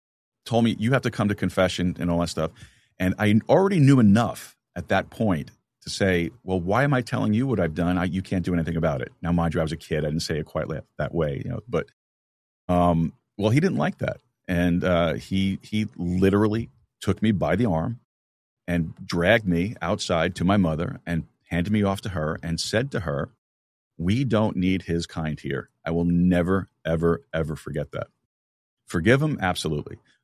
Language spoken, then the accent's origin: English; New York City, New York, United States; moved away as an adult; now in Texas, United States; I am originally from New York, New York City. Born and raised Brooklyn, New York, Sheepshead Bay, Brooklyn.